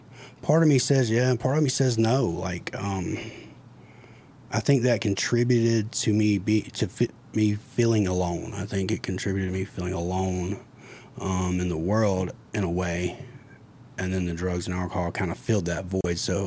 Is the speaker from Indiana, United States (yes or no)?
no; Fairburn, Georgia, United States; the house I grew up in Fairburn, Georgia, which is South Fulton County, my mom still owned it.